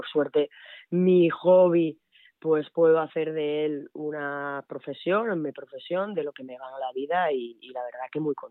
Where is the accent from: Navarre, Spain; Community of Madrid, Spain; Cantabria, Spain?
Navarre, Spain; Pamplona; moved away as an adult; also born or lived in Lleida; Yo me fui como bien dices, de Pamplona, de Beti Onac, que era el equipo donde estaba hasta juveniles, y me fui a estudiar a Lleida con 18 años